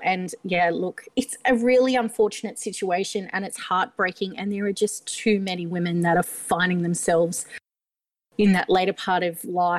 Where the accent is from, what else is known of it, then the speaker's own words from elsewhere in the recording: Newcastle, New South Wales, Australia; I am from Newcastle originally. So a Novocastrian girl.